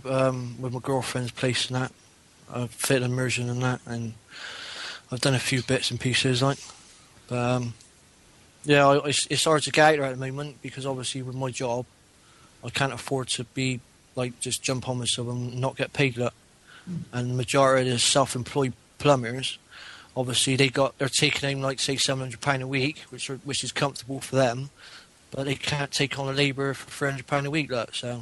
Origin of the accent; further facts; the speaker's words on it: Bristol, South West England, United Kingdom; accent: Bristolian; So what I tend to do is write stuff down in my Bristolian accent and the ways I know that.